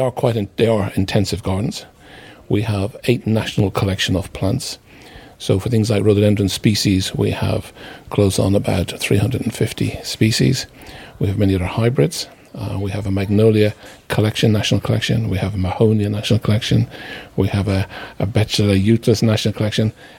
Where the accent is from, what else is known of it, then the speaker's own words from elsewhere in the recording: Dublin, Leinster, Ireland; when I was a young boy, I grew up in Dublin, in South Dublin.